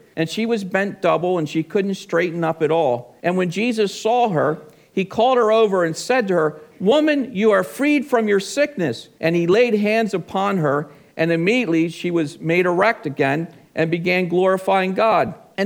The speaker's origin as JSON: {"language": "English", "region": "New Jersey", "country": "United States", "tie": "born or raised there", "said": "We grew up in both in New Jersey, maybe 50 miles apart, give or take."}